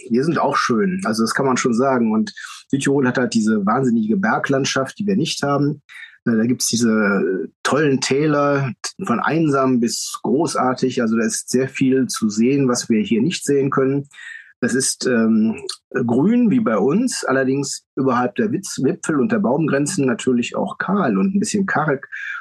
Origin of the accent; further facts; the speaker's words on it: Düsseldorf, North Rhine-Westphalia, Germany; now in Hahn, Germany; Ich bin geborener Düsseldorfer, also städtisches Umfeld gewohnt. Und nach Hahn bin ich ja Liebe wegen gezogen.